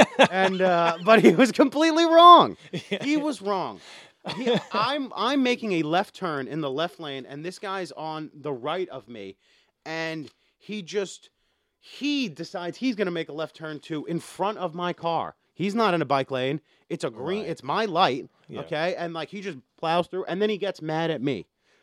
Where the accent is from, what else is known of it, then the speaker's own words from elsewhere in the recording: New York City, New York, United States; We were talking about New York, a topic that I am very passionate about. Because this is my hometown, and you assholes are just living in it.